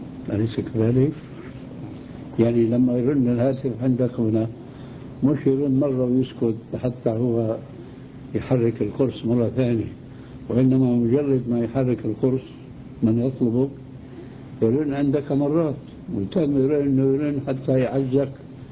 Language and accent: Arabic; Jordan; هذه النغمات في عندنا في الأردن تشبه موسيقى